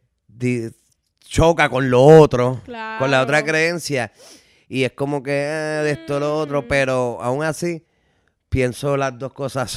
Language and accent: Spanish; Puerto Rico; como todo puertorriqueño, soy católico, o sea, soy católico. Uh-huh. Ya no soy católico